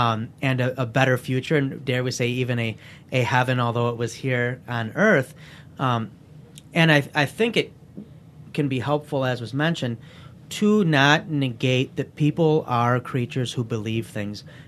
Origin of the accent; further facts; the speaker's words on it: Livonia, Michigan, United States; We'll go with Livonia, my hometown.